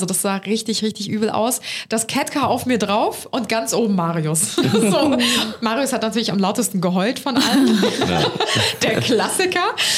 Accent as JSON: {"language": "German", "town": "Cologne", "region": "North Rhine-Westphalia", "country": "Germany", "tie": "born or raised there", "said": "Und dann sind wir damals bei uns in Ehrenfeld, haben wir da gewohnt, da gab es den Blücherpark"}